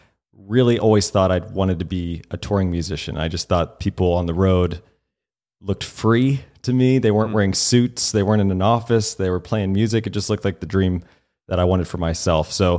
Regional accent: the South, United States; I grew up in the South a little bit. I love peach tea.

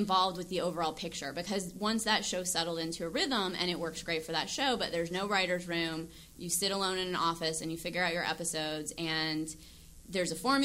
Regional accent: the South, United States; I grew up in the South. I grew up as a Christian fundamentalist, and I wrote a pilot about that.

